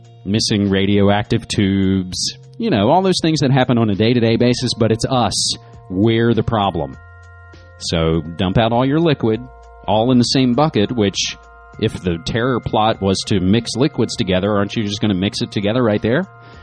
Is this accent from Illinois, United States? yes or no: no; West Virginia, United States; with the worst mining disaster in the United States earlier this year in my home state of West Virginia.